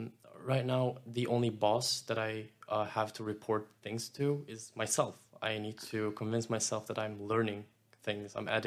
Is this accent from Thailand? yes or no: no; Turkey; English is a second language; moved away as an adult; now in Netherlands; I am from Turkey. I've never actually studied university in Turkey, but pretty much almost all my friends are right